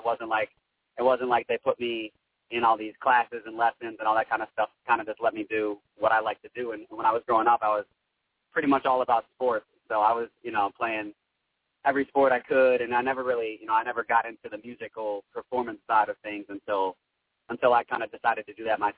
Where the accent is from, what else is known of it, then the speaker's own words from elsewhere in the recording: Chicago, Illinois, United States; is kind of the first, real exposure I'm getting to the Chicago scene now. So it's good to be, in my hometown doing this.